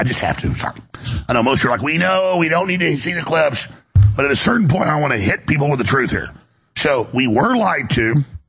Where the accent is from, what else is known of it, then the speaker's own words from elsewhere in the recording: Dallas, Texas, United States; When I grew up in Dallas, I had buddies.